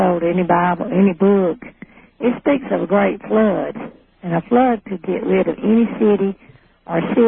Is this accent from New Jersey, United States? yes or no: no; Alabama, United States; I'm from Alabama.